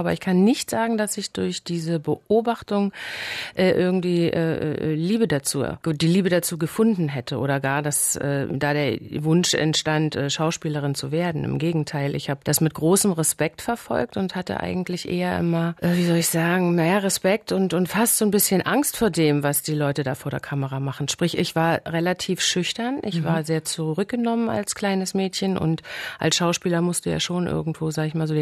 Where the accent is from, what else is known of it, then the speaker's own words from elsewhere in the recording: Potsdam, Brandenburg, Germany; also born or lived in Leipzig; Also ich bin in Leipzig geboren, bin dann, als ich 5 Jahre alt war, nach Potsdam. Bin dort auch eingeschult worden und so. Und ich bin als Einzelkind groß geworden.